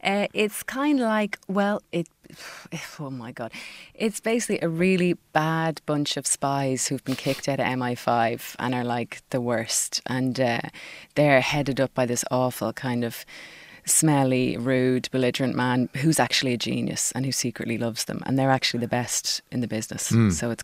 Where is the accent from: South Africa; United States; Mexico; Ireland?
Ireland; Munster; accent: Waterford/Canadian; also born or lived in Canada